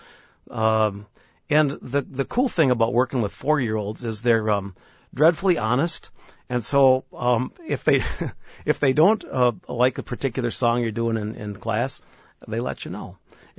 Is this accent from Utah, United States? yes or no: no; Rhinelander, Wisconsin, United States; I'll tell you, I have so many fond memories of the area I live in, continue to live in, and where I grew up. A lot of good storytellers up north